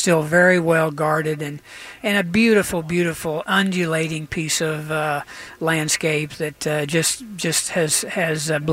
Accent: Edmond, Oklahoma, United States; Of course, I grew up in Edmond, Oklahoma, and went to school at Oklahoma State, where I played my college golf.

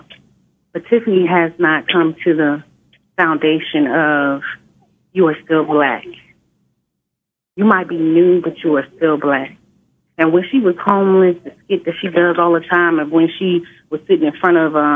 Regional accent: Inglewood, California, United States; I grew up in Inglewood, California.

